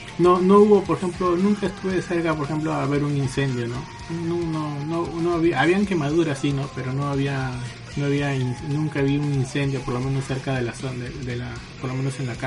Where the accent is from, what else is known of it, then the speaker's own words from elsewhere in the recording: Trujillo, La Libertad, Peru; Nosotros, bueno, somos de Trujillo, de la Libertad, y nos íbamos los 3 meses de vacaciones.